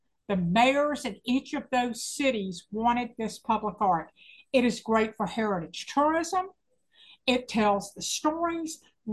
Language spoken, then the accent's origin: English; Nashville, Tennessee, United States; I thought I was going to be a background session player in Nashville because I grew up in Nashville.